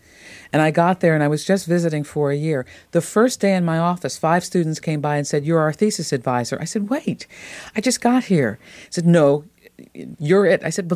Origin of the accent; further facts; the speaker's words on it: Midwest, United States; And so I could tell, growing up in the Middle West, all sorts of things by the glances and comments from white people.